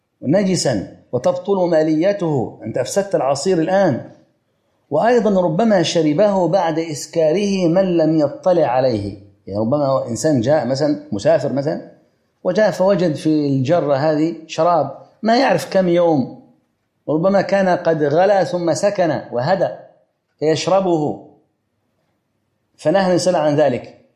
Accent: Upper Egypt, Egypt; هو من الشرقية وأنا من الصعيد

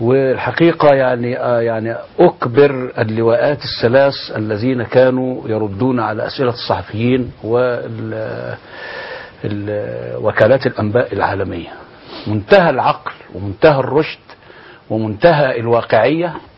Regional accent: Mit Antar, Dakahlia, Egypt; احنا الاثنين من ميت عنتر

